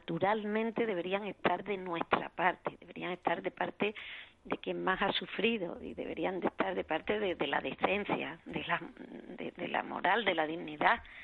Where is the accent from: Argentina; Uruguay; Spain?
Spain; a mí como víctima del terrorismo, y no solo como española